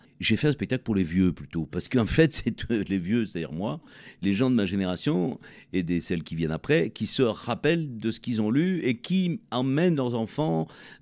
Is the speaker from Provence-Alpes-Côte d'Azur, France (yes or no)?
yes; Provence-Alpes-Côte d'Azur, France; cette extraordinaire évocation de la Provence, qui est mon pays natal, qui compte énormément pour moi